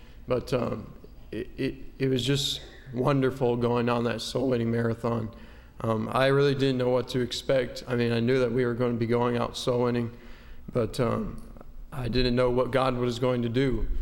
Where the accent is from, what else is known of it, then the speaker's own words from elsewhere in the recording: Fountain, Colorado, United States; I'm from Fountain, Colorado.